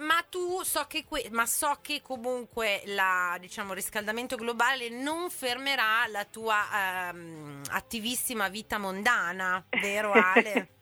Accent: Parma, Emilia-Romagna, Italy; now in London, United Kingdom; io sono cresciuta a Parma

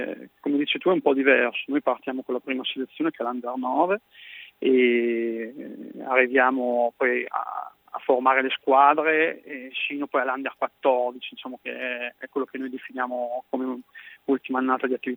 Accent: Parma, Emilia-Romagna, Italy; now in Fidenza, Italy; io che sono di Parma, sono abito a Fidenza

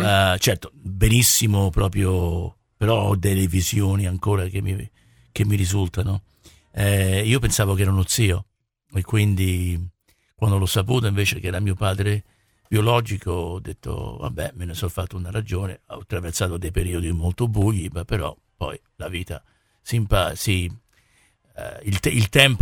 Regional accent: Montreal, Quebec, Canada; also born or lived in Australia; sono cresciuto in Canada, come ho detto, e in Australia, e perciò tutte queste cose di cambiamenti di lingue, prima il francese in Canada, a Montreal, poi l'inglese, siamo stati qui a Roma per un po' di tempo

